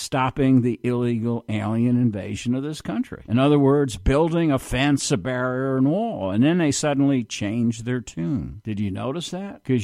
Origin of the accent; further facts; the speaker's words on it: New York, United States; I'm from New York. My family was, for many generations, Democrats.